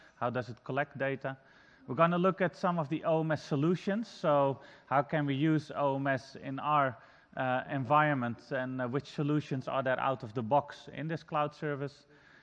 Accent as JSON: {"language": "English", "country": "Netherlands", "second_language": "English", "said": "for those of you who don't know me … from the Netherlands."}